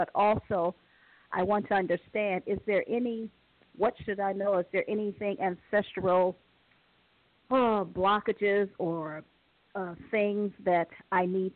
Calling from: Ohio, United States; from Ohio.

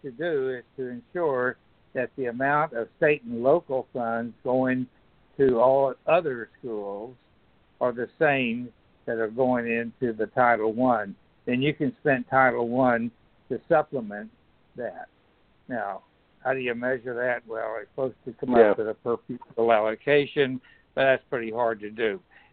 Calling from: Arlington, Virginia, United States; Arlington, Virginia.

